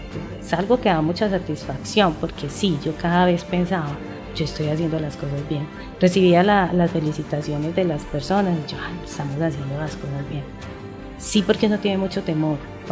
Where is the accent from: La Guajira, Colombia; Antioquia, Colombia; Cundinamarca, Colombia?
Antioquia, Colombia; Medellín; born there; yo nací en la Comuna 1. Pero yo llevo aquí muchísimos años. La Comuna 4 a mí me ha dado todo, pues yo he sido de esta comuna y me siento muy privilegiada de vivir en ella